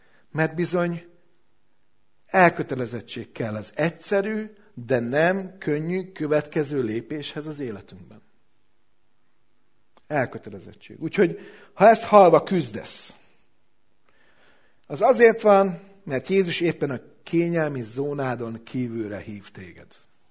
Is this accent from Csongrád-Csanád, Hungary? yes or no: yes; Szeged, Csongrád-Csanád, Hungary; Bocsánat, szegediként.